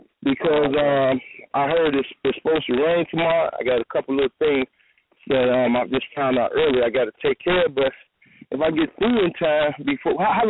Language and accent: English; Chicago, Illinois, United States; I'm not from the South. I'm from the South Side of Chicago. You understand? But I'm not from down South.